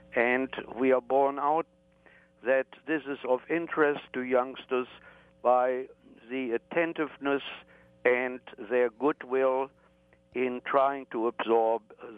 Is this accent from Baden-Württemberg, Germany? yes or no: no; Hildesheim, Lower Saxony, Germany; I got permission to visit my hometown, Hildesheim, near Hanover, because permission was needed.